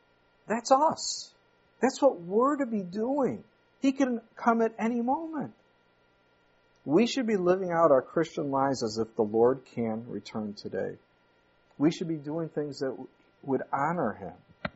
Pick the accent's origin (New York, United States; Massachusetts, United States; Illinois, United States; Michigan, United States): Illinois, United States; Chicago; now in Manitowoc, United States; When I came up here from Chicago, and I knew God had called me to Wisconsin, He opened the door here in Manitowoc.